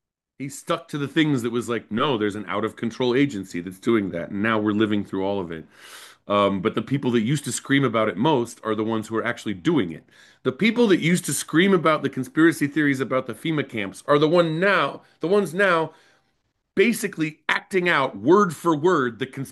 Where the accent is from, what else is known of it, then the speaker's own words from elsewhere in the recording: Los Angeles, California, United States; accent: Georgia; also born or lived in Atlanta, Georgia; Well, I grew up in Atlanta, Georgia, but we moved to Los Angeles, California, right before I turned 10 years old. And so, I went through puberty in California. So when I moved to California, I had like a little Georgia accent, and it just like went away